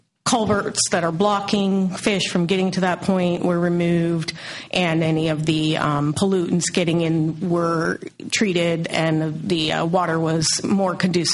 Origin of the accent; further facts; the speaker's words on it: Black Diamond, Washington, United States; now in Bellevue, United States; I live in Bellevue. I grew up in Black Diamond along Ginder Creek